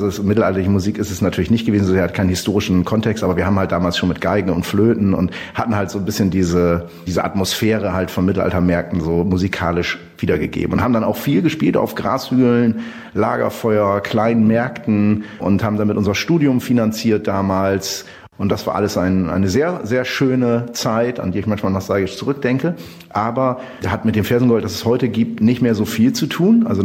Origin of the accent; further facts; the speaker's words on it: Bremen, Germany; Also wir kommen aus dem Raum Bremen alle oder Norddeutschland auch, weil ein paar wohnen mittlerweile ein bisschen weiter weg von Bremen, aber doch alle noch so an der Küste oder am flachen Land.